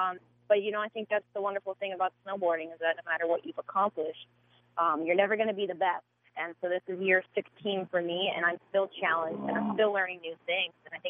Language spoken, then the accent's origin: English; Vermont, United States; Growing up in Vermont really got me ready for anything.